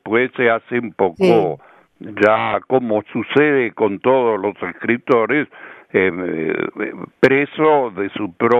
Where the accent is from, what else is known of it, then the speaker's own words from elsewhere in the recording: Carlos Casares, Buenos Aires Province, Argentina; Yo soy de Carlos Casares, no, así que Así que es algo que he mamado también desde mi infancia.